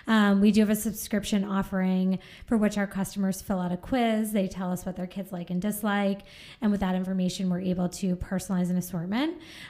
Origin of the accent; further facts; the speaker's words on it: Massachusetts, United States; So I grew up on Cape Cod in Massachusetts, and we didn't get a Gap until I was probably about 10 years old.